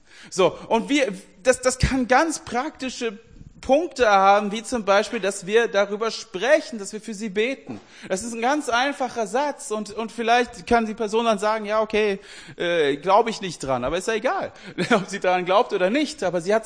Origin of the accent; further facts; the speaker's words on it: Sweden; Ihr wisst ja, ich komme aus Schweden.